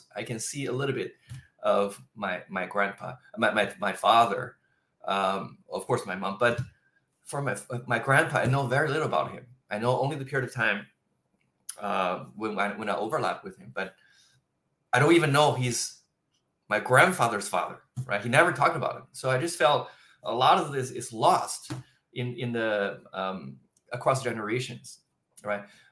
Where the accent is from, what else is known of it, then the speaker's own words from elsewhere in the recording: China; moved away; also born or lived in Japan; I didn't know God when I was doing, you know, like describing, you know, the chapters when I grew up in China. I didn't know God. I grew up in a communist country. I came to Japan